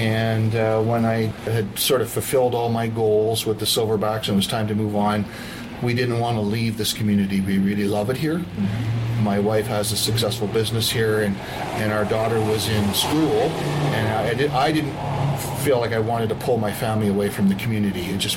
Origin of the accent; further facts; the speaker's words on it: Ontario, Canada; also born or lived in Alberta; now in Salmon Arm, Canada; I've been a Salmon Arm citizen for the last 25 years. I'm originally from Ontario, and I headed west a long, long time ago with a stop in Alberta for about 6 years, and then over the Rocky Mountains and over the pass and into the Shuswap.